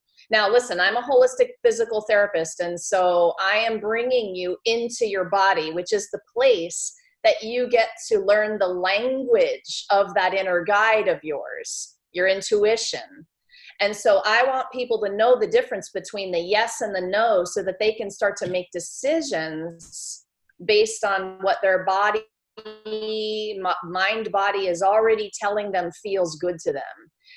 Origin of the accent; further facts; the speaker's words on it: San Francisco, California, United States; moved away; I'm a California girl. I grew up in San Francisco, moved across the country. When I met a guy, you know, we do that for love sometimes. And I've been here on the East Coast for 30 years